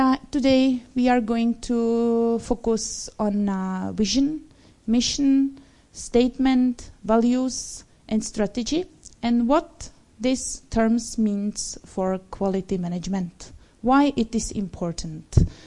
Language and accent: English; Czechia; now in Norway; It's maybe crazy name because I'm not from Norway. I'm from the Czech Republic.